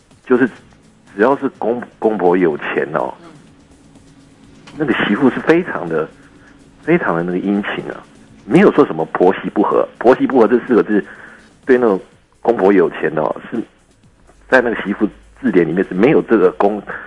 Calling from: Keelung, Taiwan; 我是基隆的

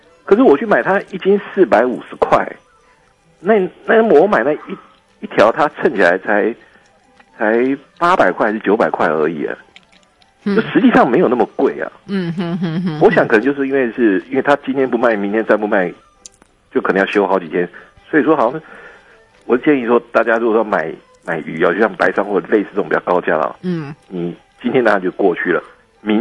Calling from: Keelung, Taiwan; 我从基隆打来的。

